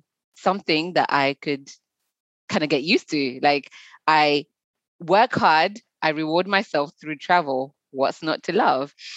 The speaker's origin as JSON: {"language": "English", "country": "Zimbabwe", "tie": "born or raised there", "said": "When I was younger, I was born in Zimbabwe"}